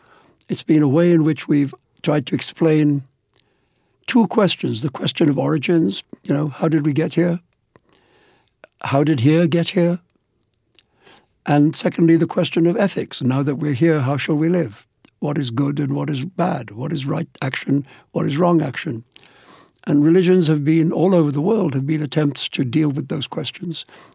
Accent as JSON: {"language": "English", "country": "India", "tie": "born or raised there", "said": "growing up in India"}